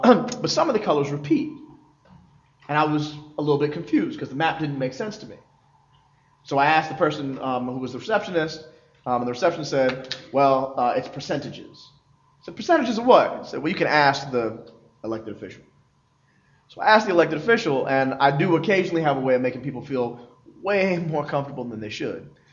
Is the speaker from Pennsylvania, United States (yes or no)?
yes; Philadelphia, Pennsylvania, United States; Philly. I'm from Philly.